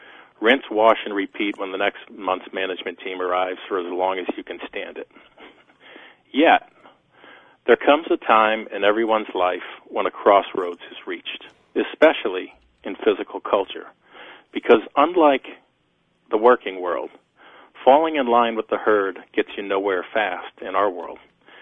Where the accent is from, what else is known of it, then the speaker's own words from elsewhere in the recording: United States; When I was growing up in America's educational system, I was always an average student until I got to college.